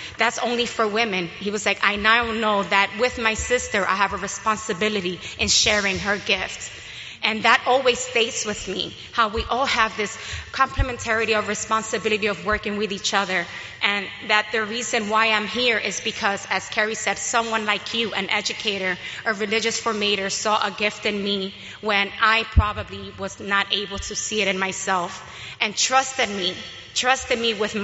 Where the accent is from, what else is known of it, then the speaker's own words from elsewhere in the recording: New York City, New York, United States; I am a native from New York City.